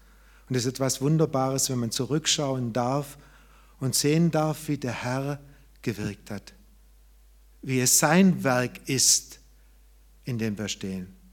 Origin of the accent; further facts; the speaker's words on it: Unterjettingen, Baden-Württemberg, Germany; also born or lived in Herrenberg; ich bin ein Jettinger, ja, ich bin hier in Unterjettingen ja aufgewachsen, in Herrenberg im Krankenhaus geboren, ja. Und die ganze Jugendzeit hier in Jettingen zugebracht bis zum 17. Lebensjahr.